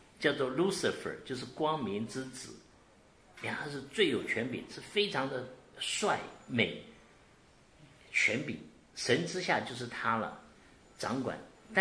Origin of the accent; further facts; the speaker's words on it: China; 或者我们中国人讲的鬼